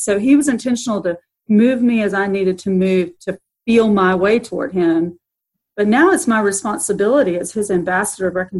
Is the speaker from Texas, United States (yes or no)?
yes; Texas, United States; so I'm originally from West Texas, near the Odessa Permian High School region where the whole thing was set off.